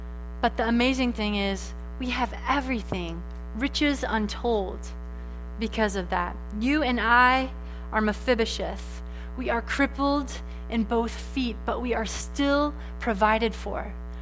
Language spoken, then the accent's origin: English; Arkansas, United States; I'm from Arkansas. I know lots of good taxidermists.